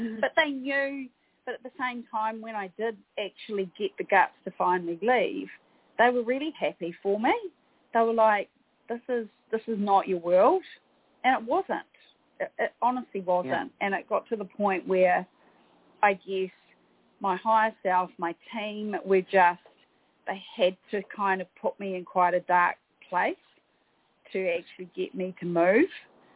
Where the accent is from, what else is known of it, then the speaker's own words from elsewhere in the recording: Gisborne, New Zealand; Gisborne, my hometown, is this very, very small city.